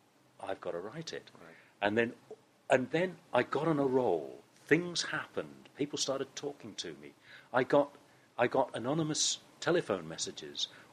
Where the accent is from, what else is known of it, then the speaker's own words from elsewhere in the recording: East of England, United Kingdom; I was born and brought up in East Anglia